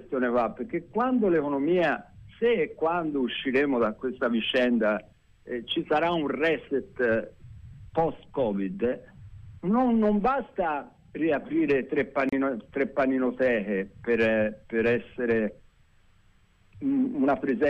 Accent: Florence, Tuscany, Italy; io sono un fiorentino inguaribile

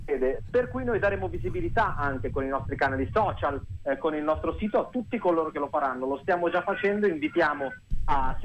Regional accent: Domodossola, Piedmont, Italy; sono di Domodossola.

